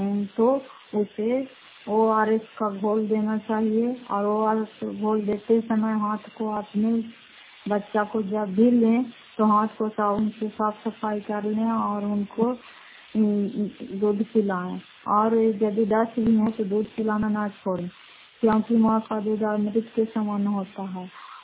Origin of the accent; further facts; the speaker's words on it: Fatehpur, Bihar, India; घर फतेहपुर, पंचायत मकरौल साहब, जिला नालंदा, करार पछवाड़ ब्लॉक की निवासी हूँ।